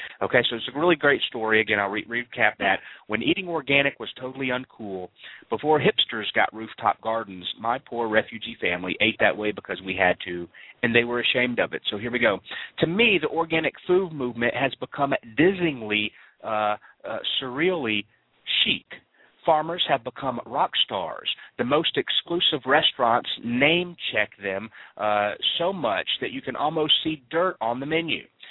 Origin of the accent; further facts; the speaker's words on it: Sacramento, California, United States; I grew up in Del Paso Heights, a mixed-race inner city of Sacramento, California